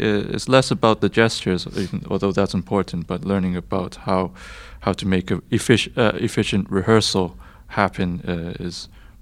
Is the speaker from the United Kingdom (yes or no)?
no; Hong Kong; moved away as an adult; now in United States; I'm originally from Hong Kong, and I came to the States to do my undergraduate at the Eastman School of Music in Rochester, New York.